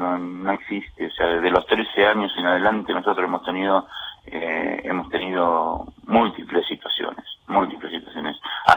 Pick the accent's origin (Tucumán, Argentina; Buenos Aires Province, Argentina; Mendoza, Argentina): Buenos Aires Province, Argentina; Moreno; Yo soy vecino de Moreno, me crié en Moreno. Moreno no era así 15 o 20 años atrás.